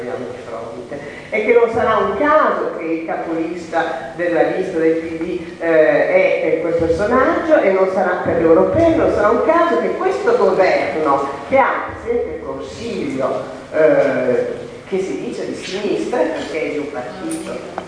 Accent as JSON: {"language": "Italian", "town": "Turin", "region": "Piedmont", "country": "Italy", "said": "io vengo da Torino"}